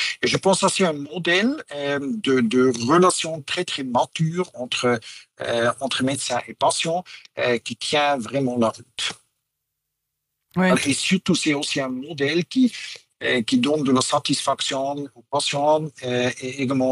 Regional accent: Basel, Basel-Stadt, Switzerland; Moi, je suis suisse-allemand de Bâle.

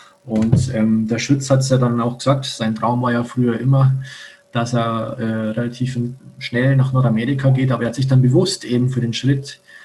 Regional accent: Landshut, Bavaria, Germany; Und ich komme ja aus Landshut.

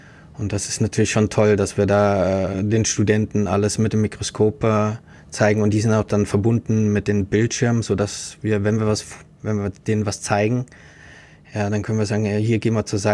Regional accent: Saarland, Germany; moved away as an adult; now in Groningen, Netherlands; Ursprünglich komme ich aus dem Saarland.

